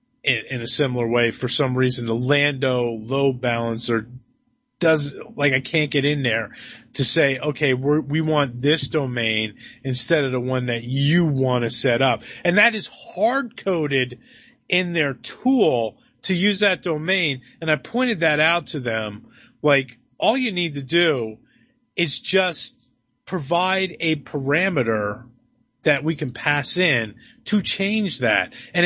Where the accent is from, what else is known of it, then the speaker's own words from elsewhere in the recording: Pennsylvania, United States; And back where I grew up in the Lehigh Valley, there was a movie theater, Lehigh Valley Cinemas, that had midnight movies